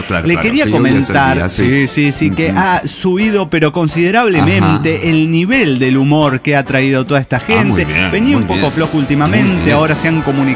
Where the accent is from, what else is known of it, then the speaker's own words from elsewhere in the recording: Maracaibo, Zulia, Venezuela; now in Colombia; maracucho en Locombia.